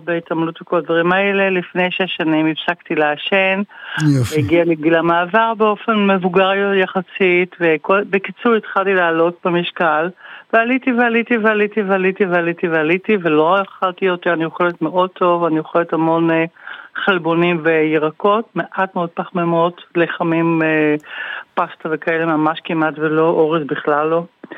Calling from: Netherlands; אני מדברת מהולנד.

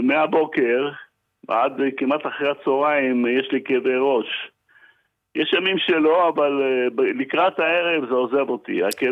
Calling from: Givatayim, Tel Aviv District, Israel; אני מגבעתיים.

